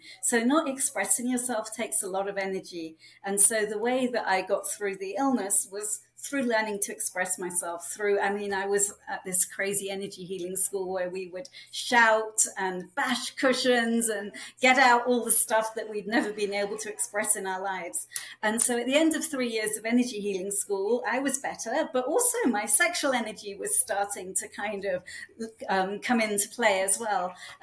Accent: United Kingdom; I'm British and we have, you know, the film No Sex Please, We're British. So I grew up in a household where sex just was not talked about.

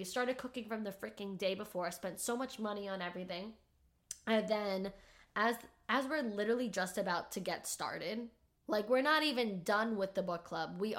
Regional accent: New York, United States; We're all from New York. We're all Italian.

